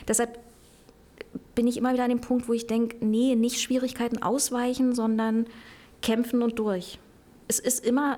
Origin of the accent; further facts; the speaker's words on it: Angermünde, Brandenburg, Germany; Und aufgewachsen bin ich in Angermünde.